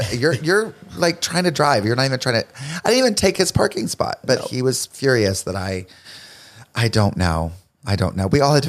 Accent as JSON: {"language": "English", "region": "North Carolina", "country": "United States", "said": "I say that I'm mainly from North Carolina, but I was born in South Carolina and my mom lives in South Carolina."}